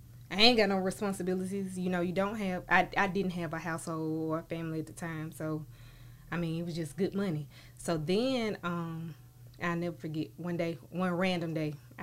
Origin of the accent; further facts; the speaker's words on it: Columbus, United States; So Columbus is my hometown.